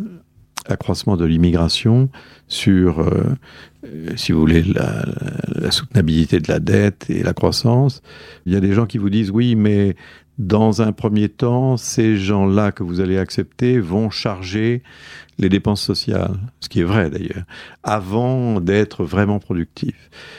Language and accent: French; France; Alors moi, comme je suis français